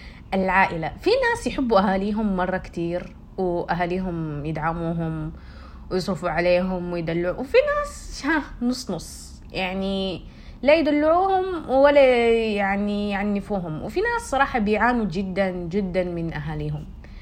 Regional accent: Saudi Arabia; نحن عندنا في السعوديه علمي وادبي طبعا

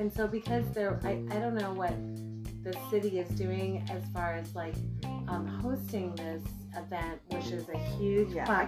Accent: Arizona, United States; Yes, I am from Arizona, and it's a blue state.

